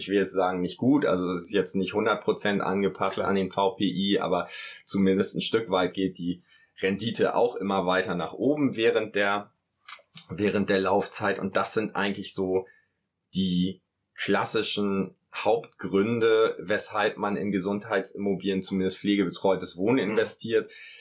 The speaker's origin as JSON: {"language": "German", "region": "Hamburg", "country": "Germany", "said": "Also ich komme ja selber aus Hamburg"}